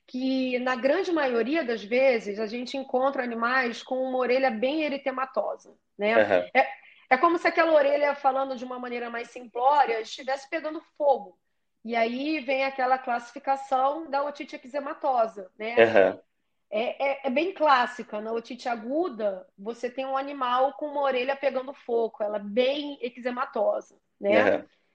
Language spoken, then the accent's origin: Portuguese; Rio de Janeiro, Brazil; Eu sou do Rio, então raças que eu vejo muito aqui